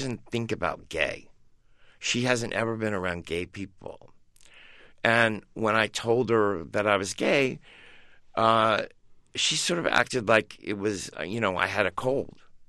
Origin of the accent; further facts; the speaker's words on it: Paris, Missouri, United States; Well, when I grew up in Paris, Missouri, it was a town where it was a town run by merchants.